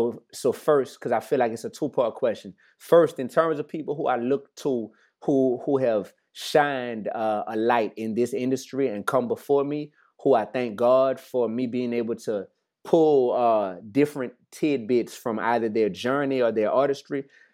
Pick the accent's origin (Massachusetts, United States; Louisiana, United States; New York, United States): Louisiana, United States; I'm from Louisiana.